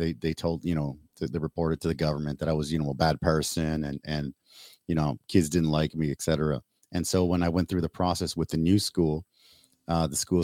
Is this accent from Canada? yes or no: yes; Canada; moved away; I speak Spanish with my family. My family's from Mexico. And of course, being born and raised in Canada, I speak English.